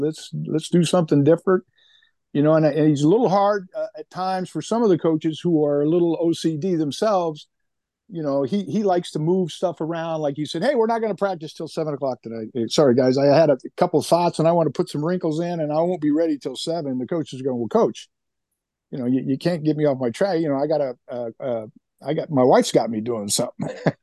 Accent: California, United States; now in Michigan, United States; I'm from California. Nobody comes to visit me in Michigan.

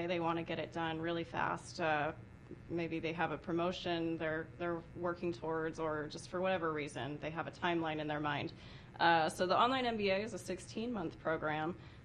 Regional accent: Utah, United States; Yeah, I grew up in Utah, so that's where most of my family is.

